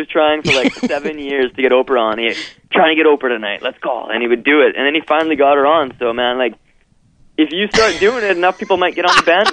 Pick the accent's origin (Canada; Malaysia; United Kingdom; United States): Canada; Vancouver, British Columbia; now in Montreal, Canada; I'm from Vancouver.